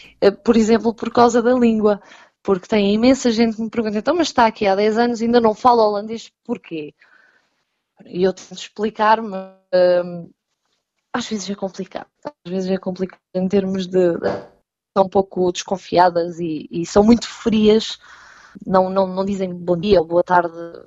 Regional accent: Setúbal, Portugal; moved away; O cheiro, eu sou de Setúbal, então o cheiro a Marzia, aquele cheiro do mar

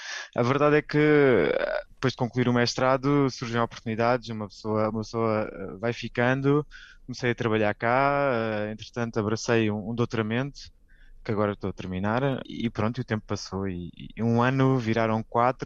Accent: Faro, Portugal; also born or lived in Lisbon; Eu sou natural de Faro, como a Alice disse, eu vivi anos em Lisboa

